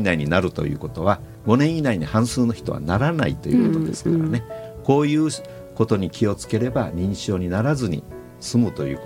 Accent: Itoman, Okinawa, Japan; 僕が子どもの頃に見た原風景で、市場の様子が出てるんですが、これ高校時代僕が毎日そこを通っていたところなんです

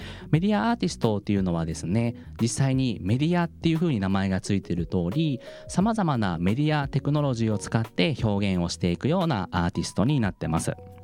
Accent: Hiroshima, Japan; now in Kyoto, Japan; 僕は広島県出身で、現在は京都にある京都芸術大学というところで大学教員をしながら

